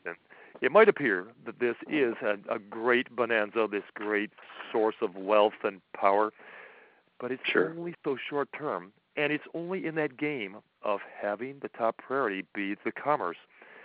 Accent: New York, United States; also born or lived in Wisconsin; I was born out in Wisconsin, but I grew up in the St. Lawrence River Valley on the New York State part of the St. Lawrence River Valley.

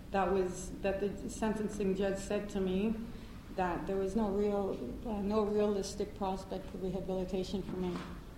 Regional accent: Winnipeg, Manitoba, Canada; And where I grew up in Winnipeg, Manitoba. And if anybody knows anything about Winnipeg, it's very gang-oriented, a lot of street gangs, a lot of violence

